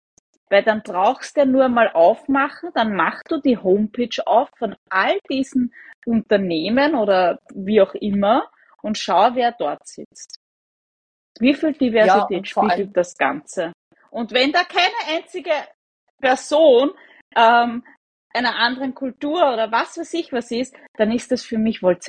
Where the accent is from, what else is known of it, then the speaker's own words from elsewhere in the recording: Lower Austria, Austria; als Niederösterreicherin die Nähe zum Burgenland halt gegeben ist.